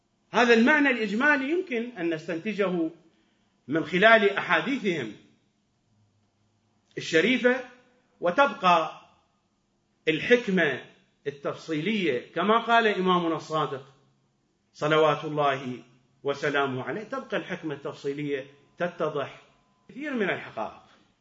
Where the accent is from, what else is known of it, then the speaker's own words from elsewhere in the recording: Iraq; accent: Iraqi; نحن نقول درزن بلهجتنا العراقية